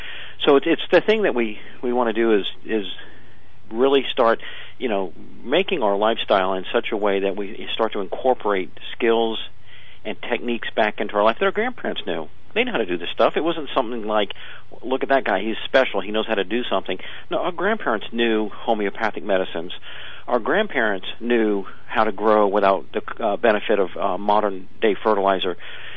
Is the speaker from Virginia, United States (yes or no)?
yes; Virginia, United States; My father's a naval officer, and I grew up on Little Creek Amphibious Base, which is the home of SEAL Team 2.